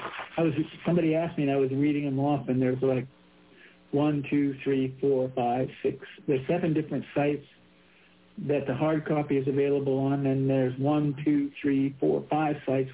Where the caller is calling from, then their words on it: Mary Esther, Florida, United States; But right now I'm calling in from the Magnolia Zen Center in Mary Esther, Florida.